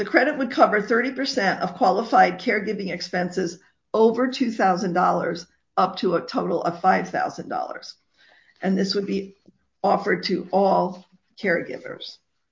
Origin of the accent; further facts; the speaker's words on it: Pennsylvania, United States; I was obviously with the Pennsylvania folks because I'm from Pennsylvania